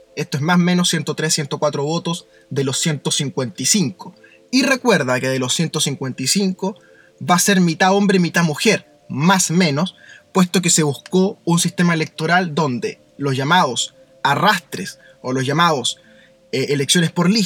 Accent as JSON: {"language": "Spanish", "country": "Chile", "said": "Somos todos chilenos, ¿cierto?"}